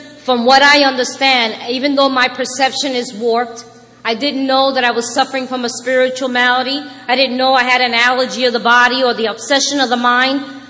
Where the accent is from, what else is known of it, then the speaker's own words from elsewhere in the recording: Puerto Rico; first language Spanish; English is a second language; I got to do it in Spanish for the first time. You know, it's my first language. That was beautiful to tell my story. Oh, we were crying. It was a mess. We're very passionate peoples.